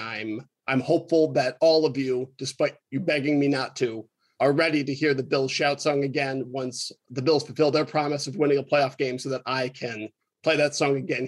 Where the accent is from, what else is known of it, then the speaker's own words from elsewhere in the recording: Rochester, New York, United States; I was raised in Rochester. My mother's a woman of the Southern tier. My father's a man of Albany. I'm an upstate scumbag all the way down into my bones.